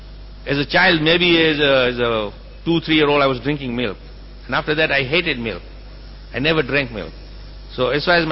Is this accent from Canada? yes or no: no; India; And finally I thought, with my Indian pride, I'm an Indian, he's a white guy.